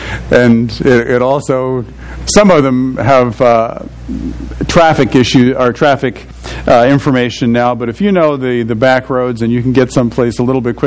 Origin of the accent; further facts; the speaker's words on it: New Jersey, United States; I grew up in New Jersey, and I really enjoyed going down to the Jersey Shore and swimming in the ocean.